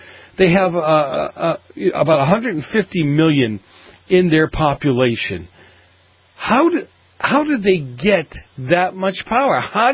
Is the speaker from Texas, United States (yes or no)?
no; Boston, Massachusetts, United States; I grew up in Boston. I grew up around a very heavy mafia influence.